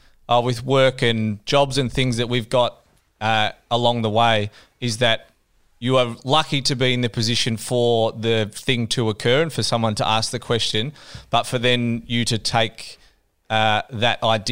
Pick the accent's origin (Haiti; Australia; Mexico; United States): Australia; Corowa, New South Wales; also born or lived in Sale / Wangaratta / Bairnsdale; But so I grew up in Corowa, moved there. We moved from Wangaratta when I was, born in Sale, then lived in Bairnsdale for a year.